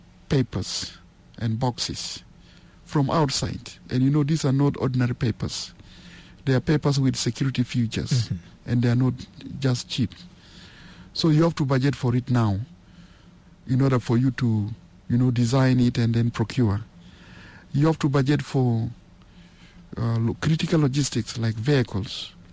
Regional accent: Magwi, Eastern Equatoria, South Sudan; For instance, I come from Magui. You have 6 payams

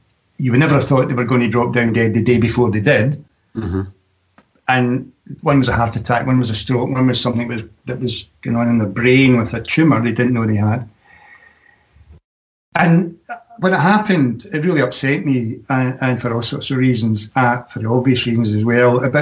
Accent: Cumbernauld, Scotland, United Kingdom; And the reason is because I grew up in Cumbernauld, really, and right next door to us, there was this guy who was Rangers mad.

